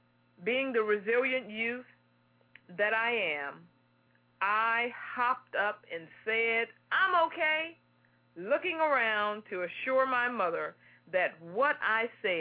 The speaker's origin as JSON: {"language": "English", "town": "Houston", "region": "Texas", "country": "United States", "said": "You want to go in the bayou? Because I'm from Houston, Texas."}